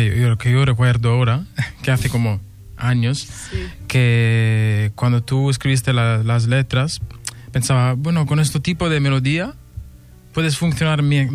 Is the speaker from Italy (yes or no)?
yes; Apulia, Italy; La meva comarca, no, la meva regió.